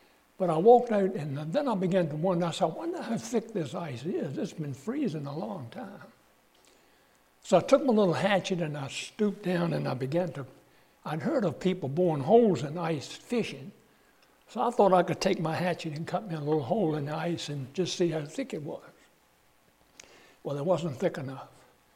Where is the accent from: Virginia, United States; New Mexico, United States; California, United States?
Virginia, United States; Petersburg; See, I was born and raised in Petersburg, and two blocks away was the Appomattox River.